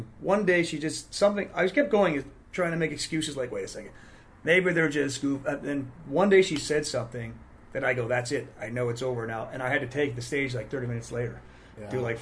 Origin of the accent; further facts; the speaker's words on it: Ohio, United States; This is back because I'm from Ohio. Cardinal's the state bird